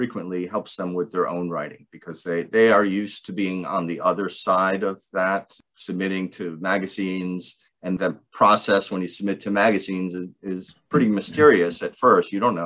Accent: Florida, United States; also born or lived in Detroit, United States / Virginia / Mississippi / Louisiana; I was born in Detroit. My family moved to Florida when I was about 9, and I went to college in Virginia, Mississippi, Louisiana, and I spent a good amount of time in the South.

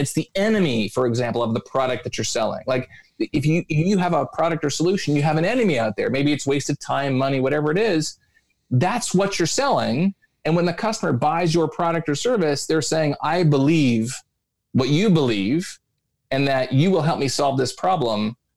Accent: Canada; I say process because I'm Canadian

